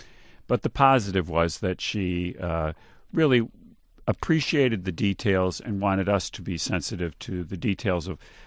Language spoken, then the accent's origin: English; Monroe, Michigan, United States; I grew up in Monroe, Michigan, and that was a great place to grow up in the 1950s.